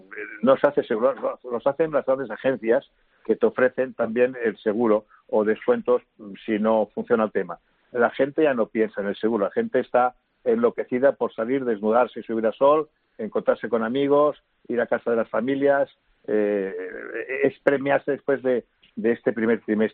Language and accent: Spanish; Catalonia, Spain; El otro día en Madrid, también soy catalán, me daban caña.